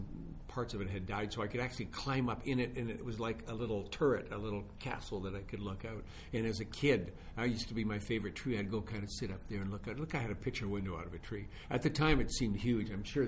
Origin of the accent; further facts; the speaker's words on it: Wetaskiwin, Alberta, Canada; I was back home, actually. I was back home at a small Wetaskiwin